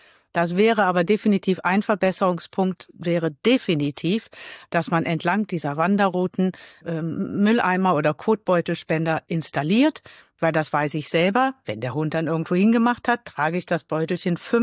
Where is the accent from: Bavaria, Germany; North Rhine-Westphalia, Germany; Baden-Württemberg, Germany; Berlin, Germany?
North Rhine-Westphalia, Germany; Cologne; born there; now in Rech, Germany; Ich lebe hier in Rech seit 7 Jahren, bin aber gebürtige Kölnerin